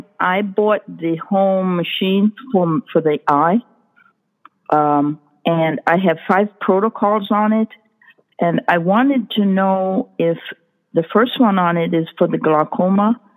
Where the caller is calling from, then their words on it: San Diego, California, United States; I was calling from San Diego.